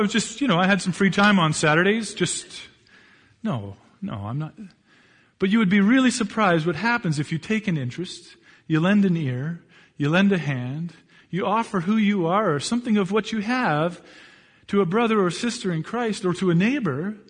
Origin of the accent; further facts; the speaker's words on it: Hamilton, Ontario, Canada; moved away as an adult; now in Camrose, Canada; When I went to Gardner, I moved from Hamilton, Ontario, out here to Camrose